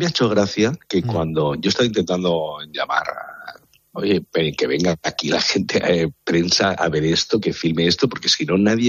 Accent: Madrid, Community of Madrid, Spain; A mí esto me ha pillado en Sevilla a las 12:30, dentro del Corte Inglés, que se ha ido a la luz, y claro, pensé, yo soy de Madrid

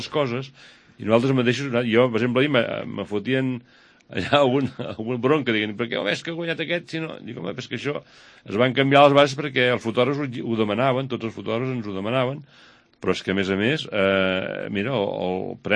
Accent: Llagostera, Catalonia, Spain; Jo començo amb un butlletí al meu poble, o sigui, fem a Llagostera

